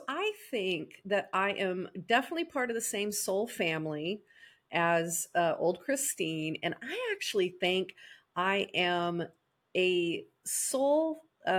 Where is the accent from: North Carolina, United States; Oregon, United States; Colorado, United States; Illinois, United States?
Colorado, United States; moved away; I went to Colorado, my home state that I moved away from, because Trey didn't want to die in Colorado, so we're in Kansas, which I love.